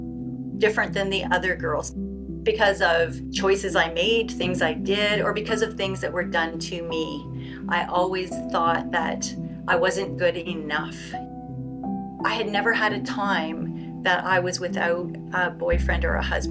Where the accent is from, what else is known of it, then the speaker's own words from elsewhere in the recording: Canada; Well, I mean, I'm Canadian